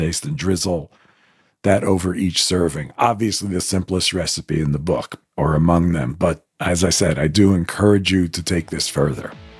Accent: United States; I mean, I grew up as an American Jew.

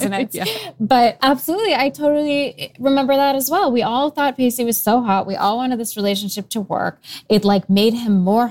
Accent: Seattle, Washington, United States; this was playing out in my hometown in Seattle

